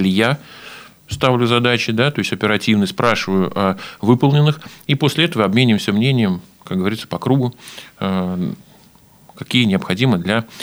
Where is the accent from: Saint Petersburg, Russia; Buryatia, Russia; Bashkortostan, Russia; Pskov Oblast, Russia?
Pskov Oblast, Russia; Pushkinskiye Gory; born there; Да, родился я в Пушкинских горах. бабушки, дедушки, прабабушки, прадедушки, родители все тоже родом из окрестных мест Пушкиногорья. Вот, родился я в 1974 году.